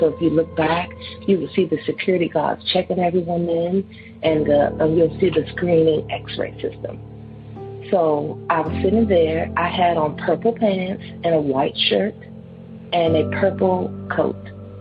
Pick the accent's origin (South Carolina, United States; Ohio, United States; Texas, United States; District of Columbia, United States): District of Columbia, United States; Washington; I'm from Washington, D.C.